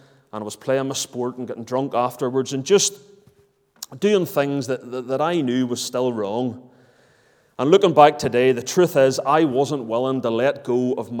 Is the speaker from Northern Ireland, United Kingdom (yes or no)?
yes; Larne, Northern Ireland, United Kingdom; Protestant family. My dad, he would be heavily involved in that whole loyalist movement. And growing up in Larne